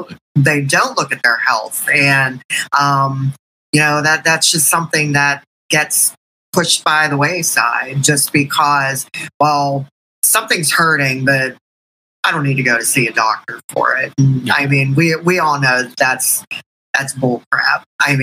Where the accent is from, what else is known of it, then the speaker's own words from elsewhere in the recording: Pittsburgh, Pennsylvania, United States; So I grew up in Pittsburgh, and I am a personal trainer.